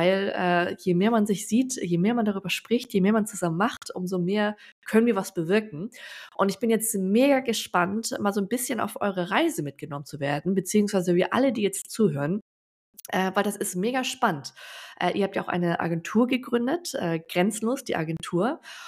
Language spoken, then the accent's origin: German; Hamburg, Germany; Da komme ich ja her, ja.